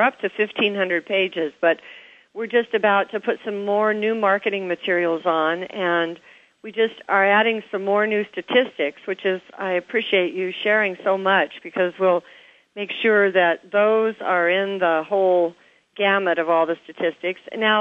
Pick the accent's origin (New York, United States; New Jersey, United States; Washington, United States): Washington, United States; Seattle; now in Hawaii, United States; And so even when I think of Seattle, my hometown, I cannot stage every house here by myself.